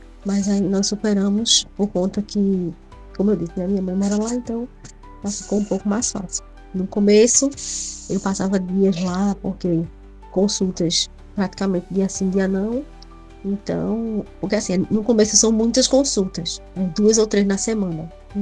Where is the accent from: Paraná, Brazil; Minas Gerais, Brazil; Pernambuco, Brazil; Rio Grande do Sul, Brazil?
Pernambuco, Brazil; Caruaru; nós somos aqui de Caruaru e limita em Recife